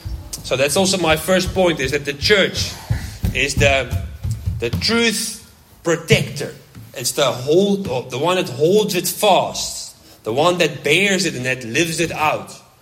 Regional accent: Netherlands; English is a second language; moved away; I'm from Europe myself, from the Netherlands, hence my funny accent.

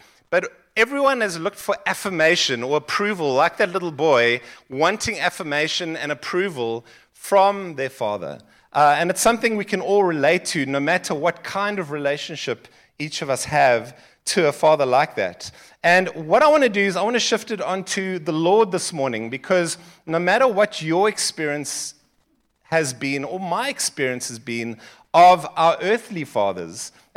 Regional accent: Gqeberha, Eastern Cape, South Africa; We grew up in the Eastern Cape in Port Elizabeth and Gqeberha, I think they call it now, which means Gqeberha.

